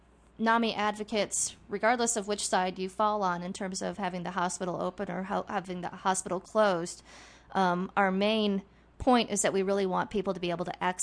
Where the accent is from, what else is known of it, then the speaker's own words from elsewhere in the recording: Michigan, United States; now in North Carolina, United States; Well, I'm originally from Michigan. I lived there for a long time